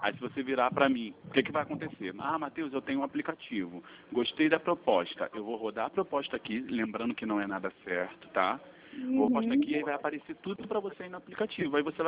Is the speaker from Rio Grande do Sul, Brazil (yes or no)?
no; Rio de Janeiro, Brazil; Sim, nós somos do Rio de Janeiro, da capital mesmo.